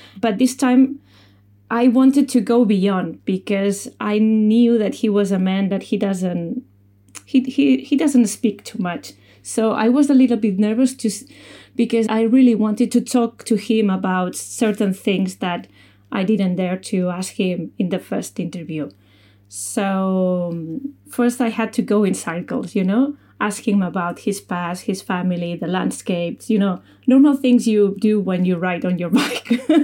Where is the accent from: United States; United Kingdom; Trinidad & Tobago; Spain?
Spain; English is a second language; Yeah. Actually, one of my first memories of cycling actually is, well, I can say the first memory is Pedro Delgado winning his tour in 1989, I think.